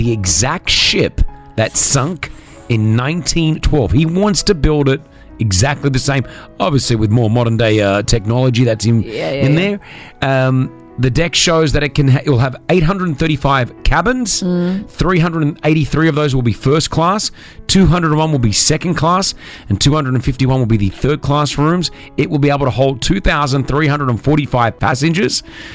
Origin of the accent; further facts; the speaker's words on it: Sydney, New South Wales, Australia; He has held a press conference in my hometown of Sydney.